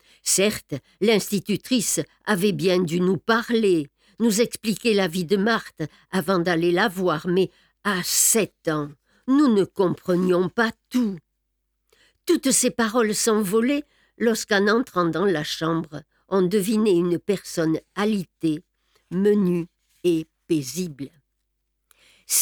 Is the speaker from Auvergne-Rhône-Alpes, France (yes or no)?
yes; Auvergne-Rhône-Alpes, France; Saint-Vallier, la ville. Tout était si différent du village de campagne d'où je venais, la belle vallée de la Galaure